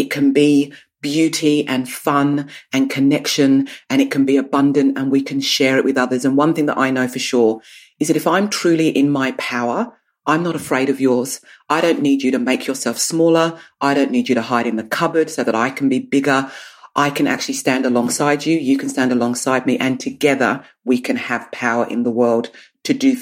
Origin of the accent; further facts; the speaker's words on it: South East England, United Kingdom; I grew up in Kent. I grew up with foster parents that loved country and Western music.